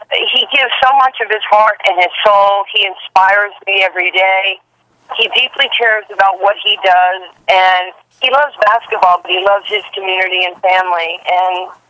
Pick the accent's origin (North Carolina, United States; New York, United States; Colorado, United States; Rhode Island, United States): New York, United States; New York City; I was a kid from New York City with one parent, no heat, no electricity.